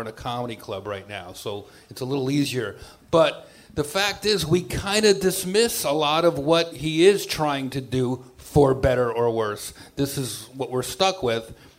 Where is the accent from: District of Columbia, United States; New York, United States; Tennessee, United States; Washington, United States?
New York, United States; I grew up in New York. I've known the guy a long time.